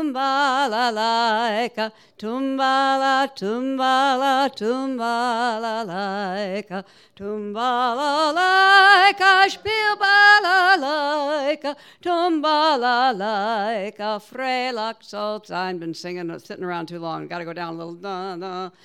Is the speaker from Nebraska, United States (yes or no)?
yes; Omaha, Nebraska, United States; When I grew up in Omaha, we sang it at weddings